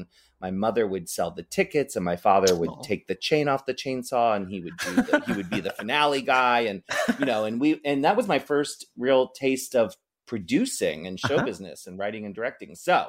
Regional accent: Maryland, United States; now in San Francisco, United States; I grew up in Maryland, so he won't fly out for my big, you know, drag shows at the Castro Theater

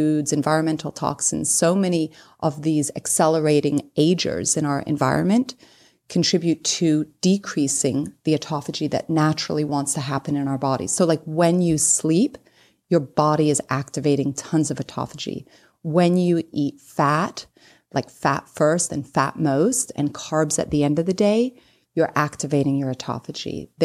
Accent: England, United Kingdom; moved away as an adult; now in United States; Growing up in England, like you said, you know, it rains every day and I love that weather. But as an adult, I've lived in Florida my entire adult life

